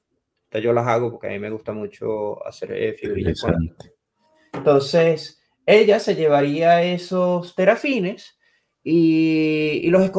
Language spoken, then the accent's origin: Spanish; Venezuela; moved away as an adult; also born or lived in Scotland; yo soy venezolano, yo nací en Venezuela, pero yo me mudé a los 19, 20 años a Escocia. Actualmente tengo 26 años y yo pues estuve 6 años en Europa.